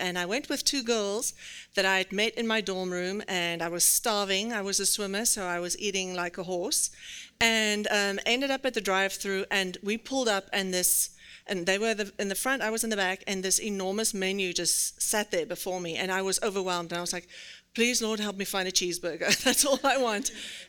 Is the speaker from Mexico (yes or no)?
no; Western Cape, South Africa; growing up outside of Cape Town in a little town in South Africa, I wouldn't have imagined this.